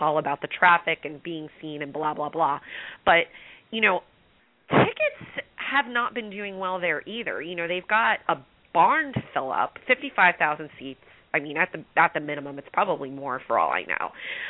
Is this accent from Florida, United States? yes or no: no; New York, United States; You know, we're both from New York. We're both Mets fans.